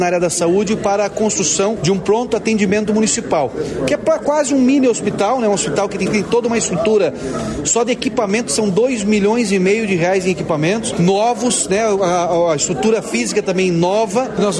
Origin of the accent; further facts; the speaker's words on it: Jandaia do Sul, Paraná, Brazil; Jandaia do Sul, que é minha terra, né? A minha cidade natal, que eu tenho tanto orgulho.